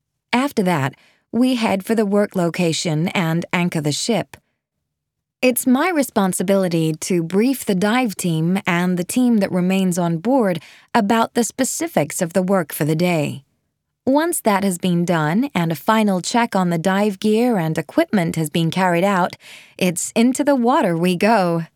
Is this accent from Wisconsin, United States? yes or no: yes; Milwaukee, Wisconsin, United States; I was born and bred in Milwaukee, Wisconsin, and I must say, as I was growing up, I was always chopping and changing what I wanted to be when I was older.